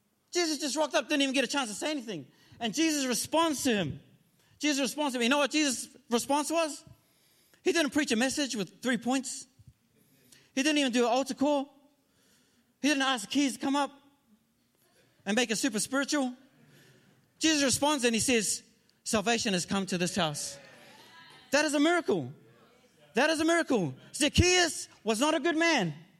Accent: New Zealand; moved away as an adult; now in Sydney, Australia; In February that year, we moved over from New Zealand. Me and my wife, and at that time, our two-year-old. And $2,500, we moved from New Zealand to start our life here in Sydney.

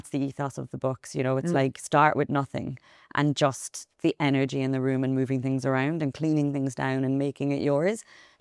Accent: Ireland; as Irish people as well, coming from a colonized country

